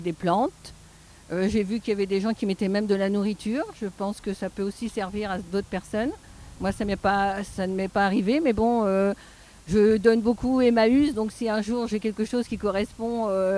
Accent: Saint-Malo, Brittany, France; now in Saint-Brieuc, France; je viens de Saint-Malo, où c'est plus simple.

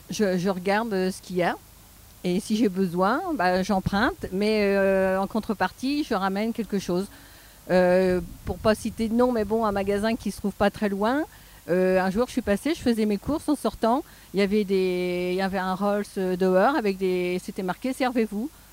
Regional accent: Saint-Malo, Brittany, France; now in Saint-Brieuc, France; je viens de Saint-Malo, où c'est plus simple.

